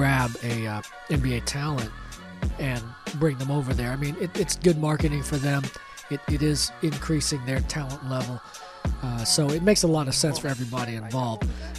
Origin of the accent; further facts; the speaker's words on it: Philippines; being Filipino, man, we think we're good at everything.